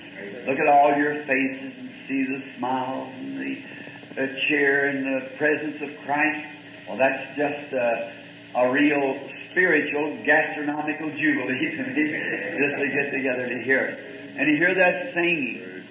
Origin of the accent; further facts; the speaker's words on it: the South, United States; I'm a Southerner.